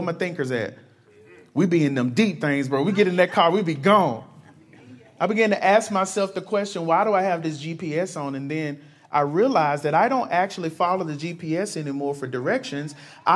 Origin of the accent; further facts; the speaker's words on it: Alabama, United States; I normally take long drives back home. I'm from Alabama.